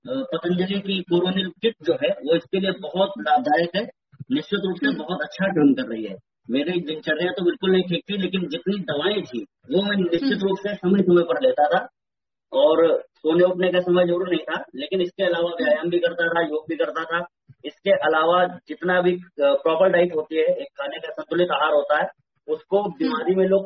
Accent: Lucknow, Uttar Pradesh, India; मैं लखनऊ से हूँ, भगवान श्री राम के अनुज लक्ष्मण की धरती लक्ष्मणपुरी लखनऊ से हूँ

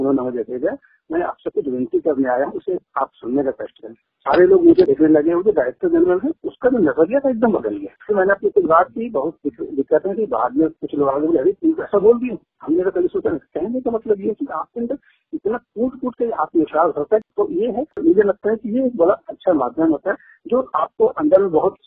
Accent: Bilaspur, India; मैं बहुत छोटे सी जगह एक कस्बे से का रहने वाला हूँ, बिलासपुर।

